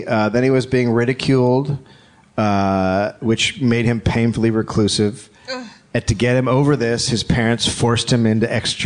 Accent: Marin County, California, United States; So I grew up near Karen. I grew up just south of her in a place called Marin County.

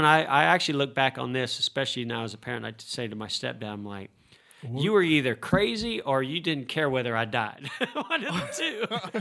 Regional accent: California, United States; Because I'm from California, number one.

